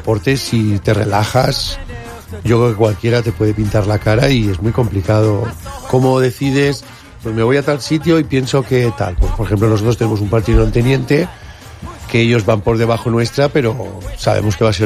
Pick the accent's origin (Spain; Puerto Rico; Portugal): Spain; Calpe, Valencian Community; yo soy de fuera, yo soy de Calpe